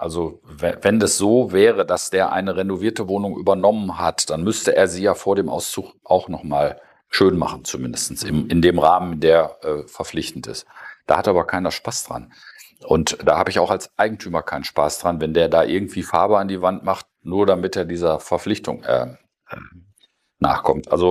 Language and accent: German; Münster, North Rhine-Westphalia, Germany; ich komme ja aus Münster, das ist eine Studentenstadt.